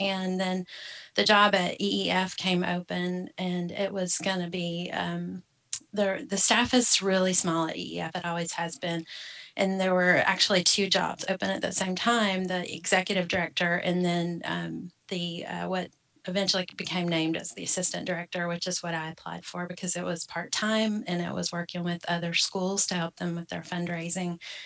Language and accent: English; Arkansas, United States; moved away as an adult; thinking we moved from the South, if you can't tell. And we came from Arkansas, and my older two had already gone through school there